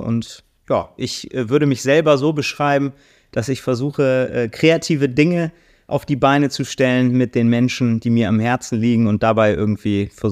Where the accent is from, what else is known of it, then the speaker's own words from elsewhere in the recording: Bremen, Germany; now in Cologne, Germany; Ich komme ursprünglich aus Bremen. Wir sitzen allerdings mit unserer Agentur Muidoso in Köln.